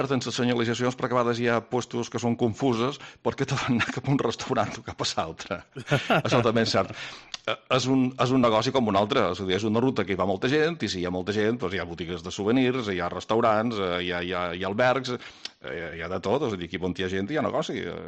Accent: Balearic Islands, Spain; d'on ets, tal, i jo de Menorca, ai, Menorca, nice

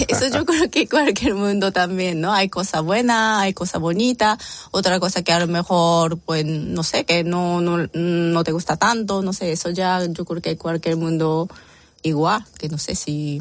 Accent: Japan; Bueno, soy japonesa, entonces si la gente piensa que sí, que soy japonesa, sí es correcto

